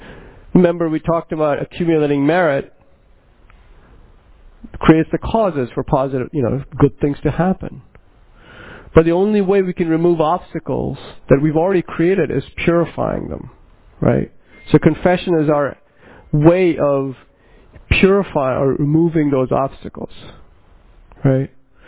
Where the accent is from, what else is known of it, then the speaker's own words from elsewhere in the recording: India; I grew up in India, so I didn't grow up, although I should amend that. But I spent my entire schooling in a Jesuit school with French and Belgian priests.